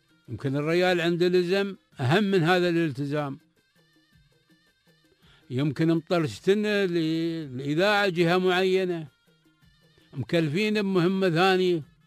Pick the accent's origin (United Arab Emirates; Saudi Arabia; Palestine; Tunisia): United Arab Emirates; عندنا في الإمارات